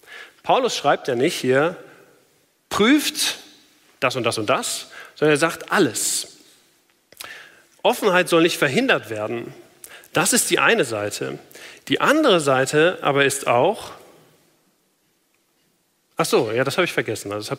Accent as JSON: {"language": "German", "country": "Germany", "said": "da musste ich als Deutscher direkt an eine Kartoffel denken."}